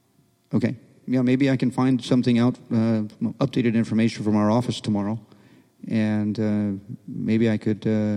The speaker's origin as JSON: {"language": "English", "town": "Honolulu", "region": "Hawaii", "country": "United States", "tie": "born or raised there", "said": "I grew up in Hawaii. I had a tough life. I grew up in Hawaii, in Honolulu."}